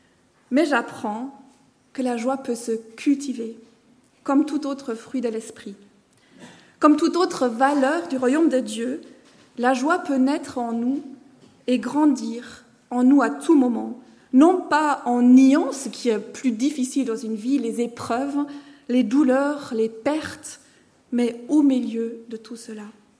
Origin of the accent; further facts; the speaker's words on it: Germany; now in Brussels, Belgium; je viens d'Allemagne. Ça fait 18 ans que je suis en francophonie, dans 12 ans en Belgique. Je suis mariée à Léo, qui vient de Suisse.